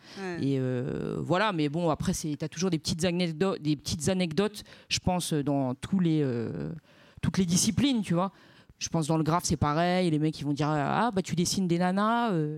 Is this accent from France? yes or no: yes; Roubaix, Hauts-de-France, France; je viens de Roubaix et tout